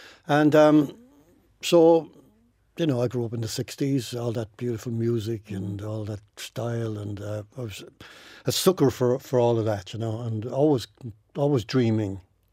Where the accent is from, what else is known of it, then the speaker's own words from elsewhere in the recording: Wexford, County Wexford, Ireland; I grew up in the very heart of Wexford, John Street. I was born in John Street, and then when I was about nine, we emigrated down to John's Gay Street.